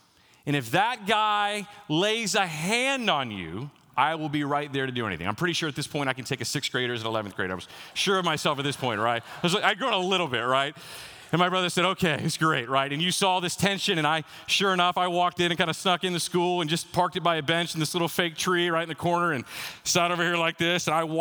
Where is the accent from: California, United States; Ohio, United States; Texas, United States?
Texas, United States; I'm from Texas, so it's not just 7th and 8th.